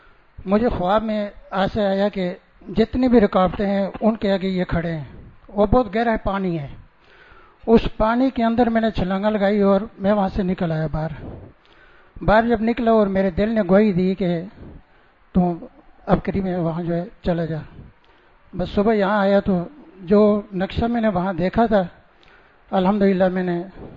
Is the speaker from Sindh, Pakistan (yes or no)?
no; Abbottabad, Khyber Pakhtunkhwa, Pakistan; ابتباد سے.